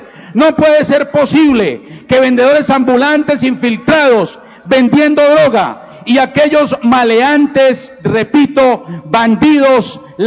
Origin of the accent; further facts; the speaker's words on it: Bucaramanga, Santander, Colombia; born there; un sector tan querido por quienes nacimos en Bucaramanga.